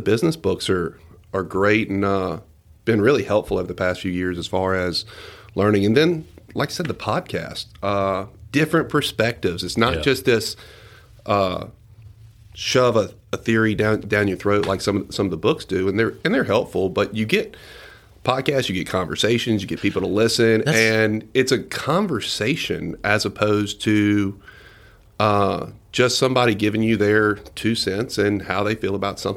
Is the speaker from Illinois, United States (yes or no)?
no; Denham Springs, Louisiana, United States; people who are familiar are like, hey, where are you from? Denham Springs, growing up, you know, only an hour from the coast and actually having an oil and gas presence in Louisiana.